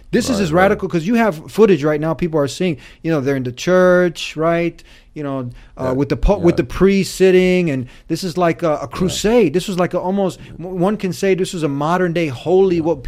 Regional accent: United States; I'm an American, I'm Bosnian, I love my country, I love my background also. My parents are from Bosnia

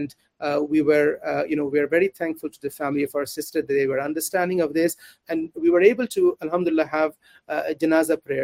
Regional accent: Netherlands; also born or lived in Pakistan; now in Ireland; lived approximately 14, 15 years of my life first few years in the Netherlands. So I grew up in the Netherlands. I then traveled to Pakistan, studied there, and came to Ireland. And I've been there for 20 years.

